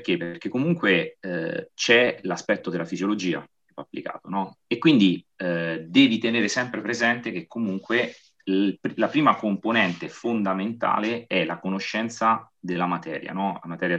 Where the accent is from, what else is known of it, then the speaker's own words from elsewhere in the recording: Amatrice, Lazio, Italy; io sono originario di Amatrice, quindi parte da un paesino